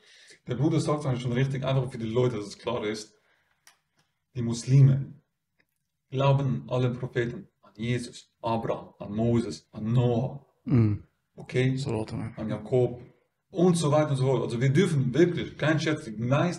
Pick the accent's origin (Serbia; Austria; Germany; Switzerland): Switzerland; Weil ich bin Schweizer.